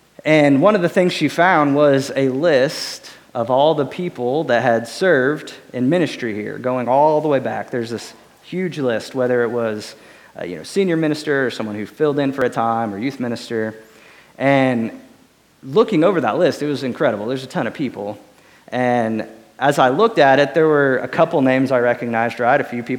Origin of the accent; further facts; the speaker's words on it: Illinois, United States; I grew up in Illinois, and so my mom and dad will send me messages and stuff about things that are going on back home occasionally.